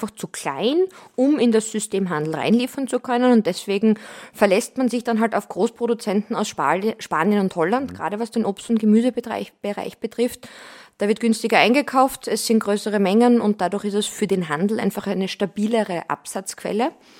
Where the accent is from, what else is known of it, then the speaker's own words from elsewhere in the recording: Styria, Austria; now in Vienna, Austria; Ich selber, vielleicht um ein paar Worte auch über mich zu sagen, bin eben aus der Steiermark und seit mittlerweile fast 12 Jahren in Wien.